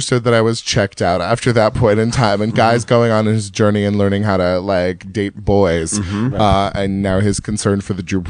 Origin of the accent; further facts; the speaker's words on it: California, United States; I forgot my hat because I'm from California.